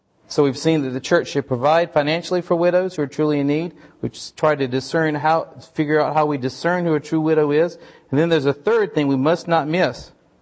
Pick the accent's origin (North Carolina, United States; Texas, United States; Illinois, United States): North Carolina, United States; I grew up in North Carolina, of course, and I went to spend a lot of time at the coast